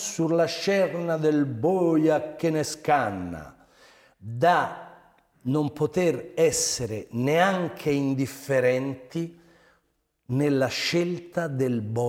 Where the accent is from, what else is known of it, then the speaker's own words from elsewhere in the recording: Chile; Italian is a second language; Come cilena la definirei.